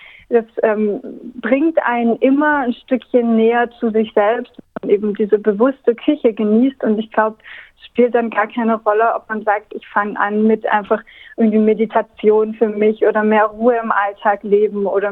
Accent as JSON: {"language": "German", "country": "France", "tie": "born or raised there", "said": "Ich bin ja in Frankreich aufgewachsen"}